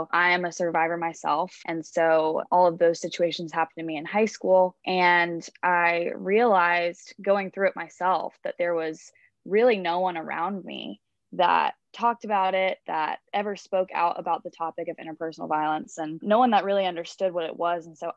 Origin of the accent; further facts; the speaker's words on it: Greenville, South Carolina, United States; I'm from Greenville, South Carolina, so I'm from really close around this area.